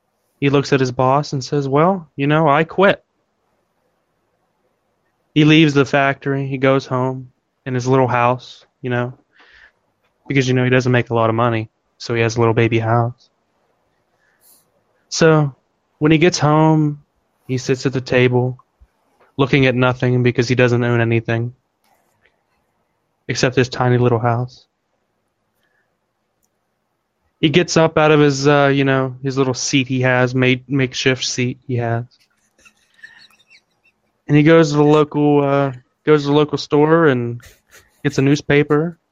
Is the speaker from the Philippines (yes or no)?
no; Iran; I'm Iranian. Nice. Iranian.